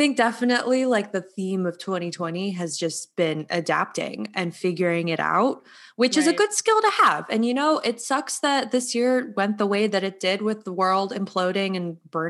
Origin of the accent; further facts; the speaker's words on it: California, United States; We're so Californian.